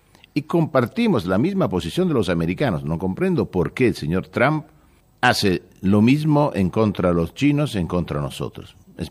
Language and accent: Spanish; Rome, Lazio, Italy; Spanish is a second language; Yo soy de Roma, pero mi patria no es Roma, mi patria es Italia.